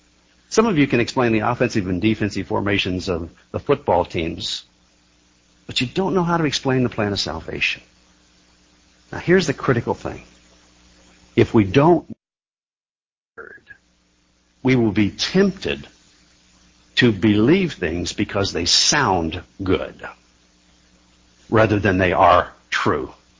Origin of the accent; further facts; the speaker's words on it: Ohio, United States; I grew up in Ohio. I don't know whether any of you grew up in Ohio or not. I was a Cincinnati Reds fan.